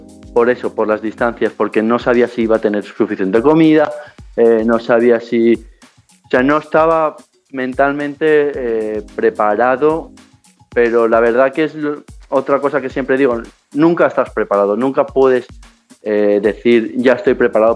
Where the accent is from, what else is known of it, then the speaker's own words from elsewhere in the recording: Spain; esa cultura que es mucho más diferente a la mía, a la española. Yo lo que siempre digo, que España somos los latinos europeos